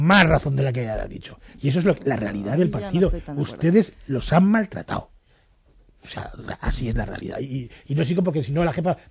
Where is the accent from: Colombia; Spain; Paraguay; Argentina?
Spain; Zaragoza, Aragon; yo soy de Zaragoza y sé lo que hace una diputación.